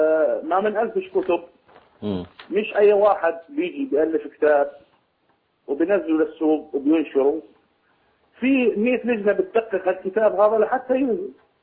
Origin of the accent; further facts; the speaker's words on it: Daraa, Daraa Governorate, Syria; لا لا من سوريا، من درعا.